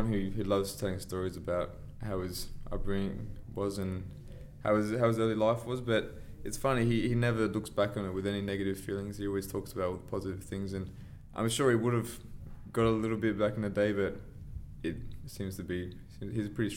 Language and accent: English; Adelaide, South Australia, Australia; Yeah, look, I had a pretty standard childhood growing up in a nice little suburb in Adelaide.